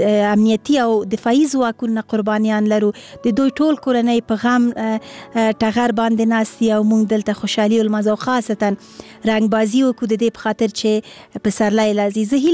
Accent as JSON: {"language": "Pashto", "country": "Afghanistan", "said": "مونږ هم افغانان یو"}